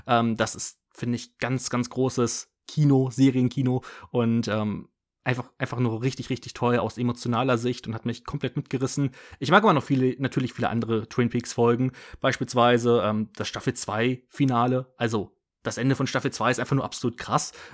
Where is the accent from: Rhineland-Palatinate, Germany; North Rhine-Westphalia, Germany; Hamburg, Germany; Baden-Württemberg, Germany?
North Rhine-Westphalia, Germany; Cologne; Ich kann Karnevalslieder natürlich mitsingen als Kölner.